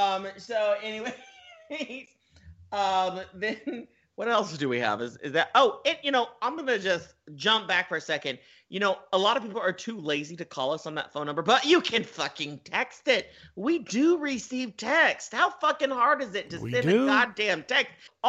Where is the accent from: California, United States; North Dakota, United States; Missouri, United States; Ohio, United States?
Missouri, United States; Branson; Well, I'm from Branson, and Dick Clark is fucking everywhere. They love Dick Clark out in Branson.